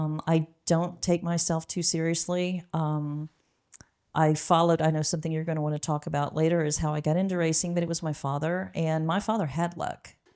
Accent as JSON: {"language": "English", "town": "San Marcos", "region": "Texas", "country": "United States", "said": "And I'm from San Marcos, Texas. My dad's a cattle rancher."}